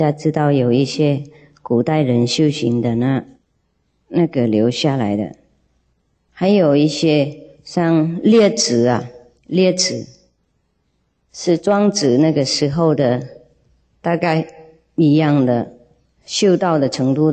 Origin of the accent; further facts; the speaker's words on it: China; 我们也是中国人，从小就读了，上大学也读